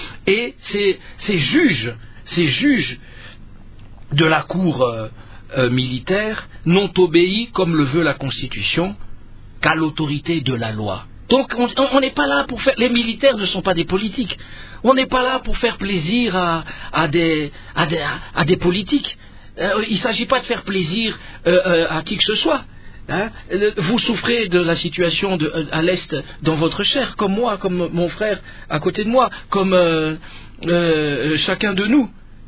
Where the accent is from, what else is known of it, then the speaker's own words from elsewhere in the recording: Kongo Central, DR Congo; Moi je suis du Congo central, mais je souffre à cause de ce qui se passe au Congo, en RDC.